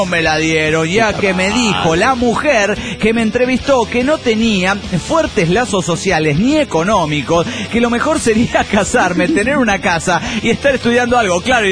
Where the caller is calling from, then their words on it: Mexicali, Baja California, Mexico; de Mexicali, México.